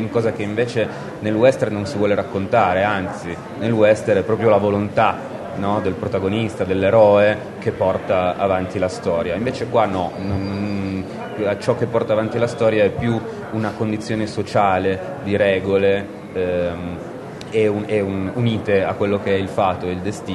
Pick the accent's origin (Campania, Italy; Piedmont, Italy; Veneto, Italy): Piedmont, Italy; Turin; sono torinese di nascita e crescita e combinazione compio 39 anni quest'anno